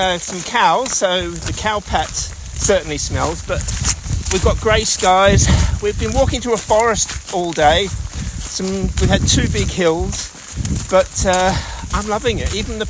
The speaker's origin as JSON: {"language": "English", "town": "Kalgoorlie", "region": "Western Australia", "country": "Australia", "said": "I'm from Kalgoorlie in Western Australia, in the middle of the desert."}